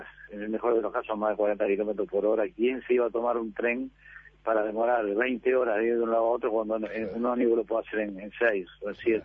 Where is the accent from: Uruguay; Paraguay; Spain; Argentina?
Uruguay; Peñarol, Montevideo; me crié, soy de Peñarol, me crié entre las máquinas del ferrocarril, mi padre me traía acá, que era ferroviario, mis abuelos, mis tatarabuelos, toda una familia de ascendencia ferroviaria